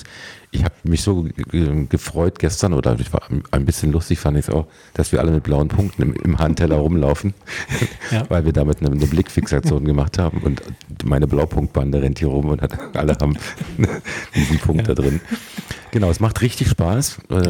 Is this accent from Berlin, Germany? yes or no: yes; Berlin, Germany; ich bin ja Berliner und das ist ja eigentlich auch im Norden